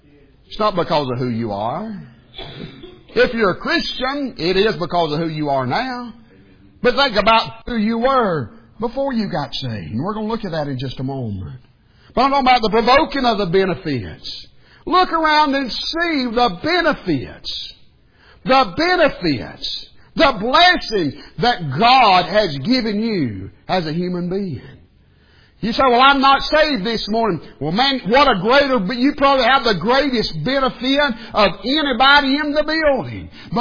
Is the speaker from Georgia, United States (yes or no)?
yes; Georgia, United States; born there; not because I was born in North Georgia, not because I'm a United States citizen